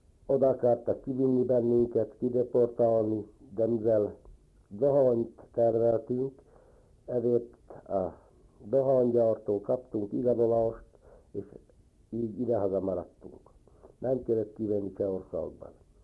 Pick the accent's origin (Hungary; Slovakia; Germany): Slovakia; Felsőkálosa, Banská Bystrica Region; születtem 1931. augusztus 8-án Felsőkálosan. Hát éves koromban kezdtem járni Alsókálosan, az elemi iskolában. 5 osztályt kijártam, a 7-et már Tornaján a Magyar Királyi Állami Polgári Fiú és Leány iskolában kezdtem járni.